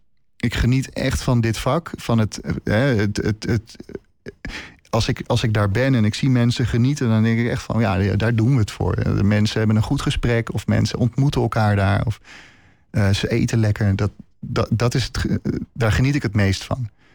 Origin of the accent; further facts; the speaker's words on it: Hoofddorp, North Holland, Netherlands; now in Haarlem, Netherlands; Ik kom zelf uit Hoofddorp. Ik heb de eerste 24 jaar van mijn leven in Hoofddorp gewoond. Ik ben toen naar Haarlem verhuisd